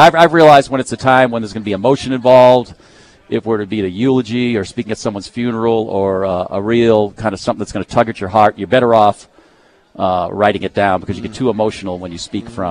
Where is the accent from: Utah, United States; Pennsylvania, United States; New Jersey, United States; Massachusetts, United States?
Pennsylvania, United States; Pittsburgh; growing up in Pittsburgh, you kind of are your style is almost sometimes to the guy you listen